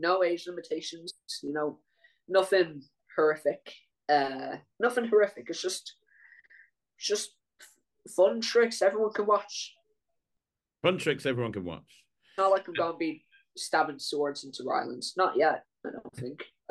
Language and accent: English; Ireland; You know, I'm Irish.